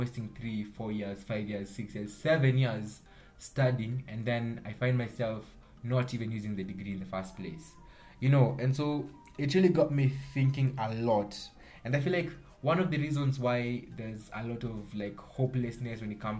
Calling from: Nairobi, Kenya; I'm talking from a perspective where I'm from Nairobi, Kenya right now, this is why I'm recording this

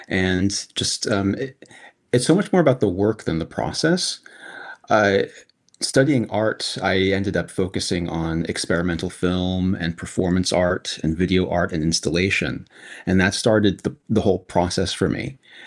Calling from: Los Angeles, California, United States; Los Angeles.

